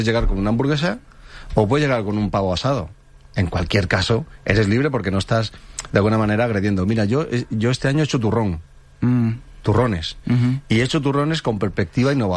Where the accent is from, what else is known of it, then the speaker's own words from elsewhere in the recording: Dénia, Valencian Community, Spain; Yo soy de Denia.